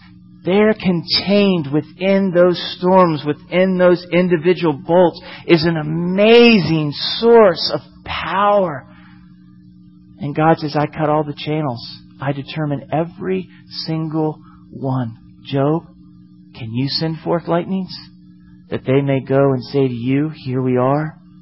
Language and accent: English; Florida, United States; I'm from Florida, and Florida, in the area that I'm from, was actually the lightning capital of our country.